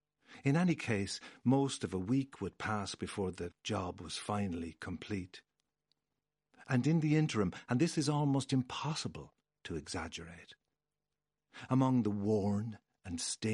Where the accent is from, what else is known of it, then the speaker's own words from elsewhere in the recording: Portlaoise, Leinster, Ireland; By local standards, the house we grew up in on Main Street, Portlaoise, was old and rambling and ramshackle. A relic of the early 19th century fabric of that Midlands town.